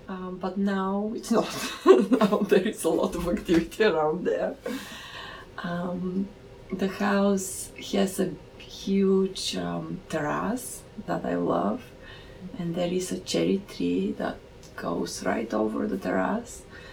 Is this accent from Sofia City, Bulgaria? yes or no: yes; Sofia, Sofia City, Bulgaria; I was born in 1976 in Sofia, in Bulgaria. I lived in a beautiful old house in a district called Lozenets. The house was built by my grandfather